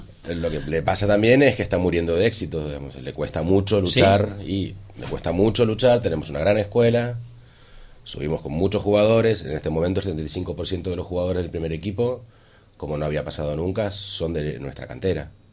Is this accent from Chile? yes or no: no; Argentina; yo soy argentino